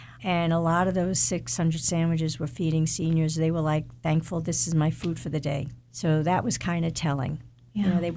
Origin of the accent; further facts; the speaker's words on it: New York, United States; I come from New York. We called it rent stabilization.